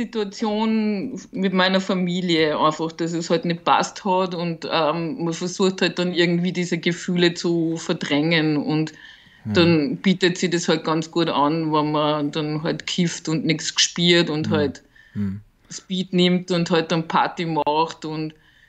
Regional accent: Austria; ich bin 37 Jahre, ich bin aus Österreich, lebe da in einer größeren Stadt, bin aber eigentlich vom Land.

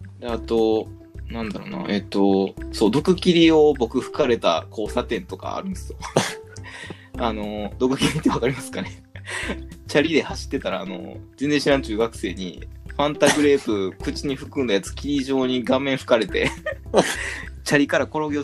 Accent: Nishinari, Osaka, Japan; 地元にマイルドヤンキーみたいな友達結構いっぱいいるんですけど。

